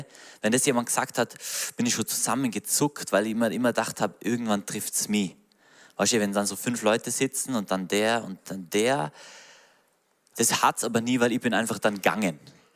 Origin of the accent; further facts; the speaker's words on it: Höfen, Tyrol, Austria; bei uns in Tirol, in Höfen, in meinem Heimatdorf